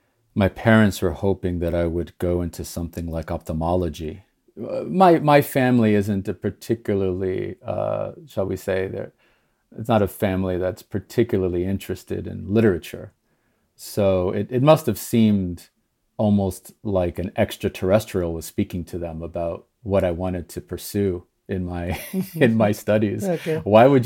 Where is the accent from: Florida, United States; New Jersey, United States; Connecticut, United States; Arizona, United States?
Florida, United States; Miami Beach; So I grew up in Miami Beach in the United States, an absurd place to grow up. A ridiculous place to grow up. My parents are Brazilian immigrants